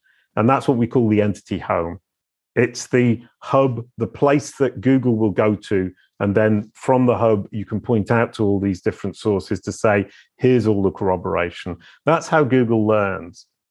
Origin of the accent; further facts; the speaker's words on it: Yorkshire and the Humber, United Kingdom; I was born in 1966 in Yorkshire, and I grew up with sheep and cows and went to Otley Comprehensive School.